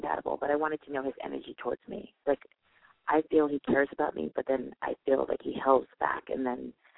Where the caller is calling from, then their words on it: New York, United States; I'm calling from New York.